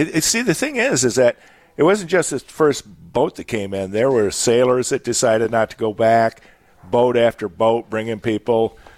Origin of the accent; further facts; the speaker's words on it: Illinois, United States; born there; I was born in Illinois.